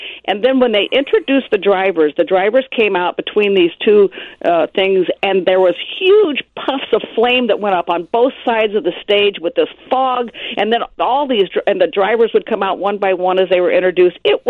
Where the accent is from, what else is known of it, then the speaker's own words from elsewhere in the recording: Illinois, United States; I did go to some of these races when, you know, I grew up in Southern Illinois.